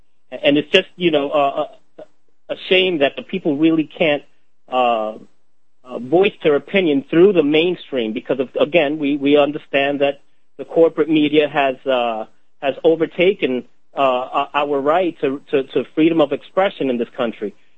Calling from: Florida, United States; Well, like you said … from Florida, from QLPMultimedia.com.

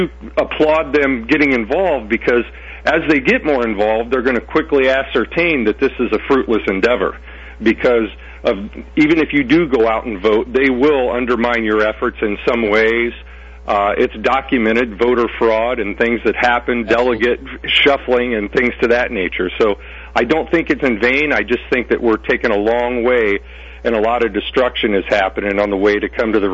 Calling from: St. Charles, Illinois, United States; The St. Charles area, sir.

